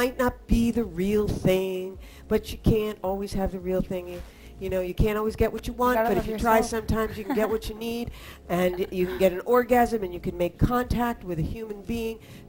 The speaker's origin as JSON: {"language": "English", "town": "Philadelphia", "region": "Pennsylvania", "country": "United States", "tie": "born or raised there", "said": "Yeah, from my hometown, yeah. Which is not a very sexy place."}